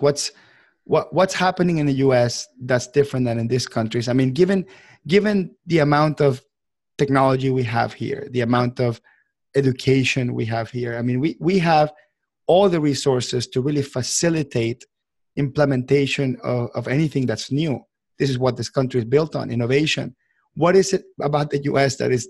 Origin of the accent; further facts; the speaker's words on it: Venezuela; English is a second language; My home country, Venezuela, has had big issues with the economy over the years.